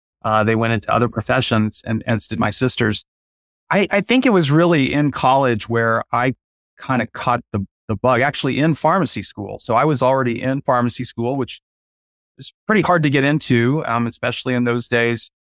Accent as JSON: {"language": "English", "region": "Midwest", "country": "United States", "tie": "born or raised there", "said": "I grew up in the Midwest. I'm right on the Kansas-Oklahoma border."}